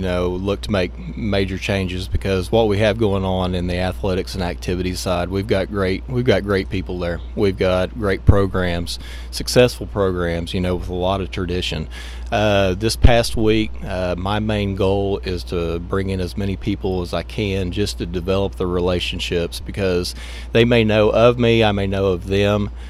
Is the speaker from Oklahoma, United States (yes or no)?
yes; Cleveland, Oklahoma, United States; Grew up in Cleveland, Oklahoma, which is about 45 minutes west of Bartlesville. Great community, loved growing up there.